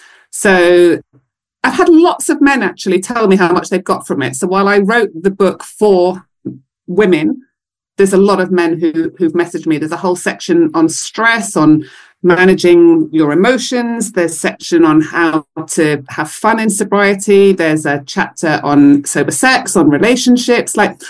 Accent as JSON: {"language": "English", "country": "United Kingdom", "said": "I guess because I'm British, there is a mix."}